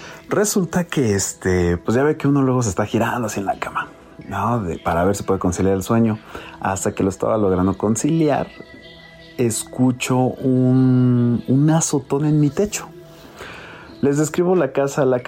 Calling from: Cuautitlán Izcalli, State of Mexico, Mexico; de Izcalli, aquí pasan a saludar

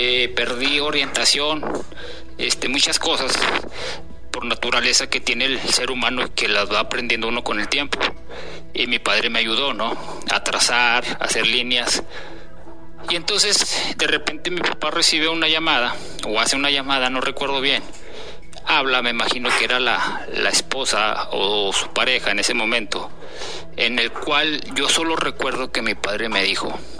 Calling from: Durango, Mexico; mi pueblo, que hoy están de fiesta. Ya que son las fiestas patronales de allá de mi pueblo, Santiago Bosquero, Durango.

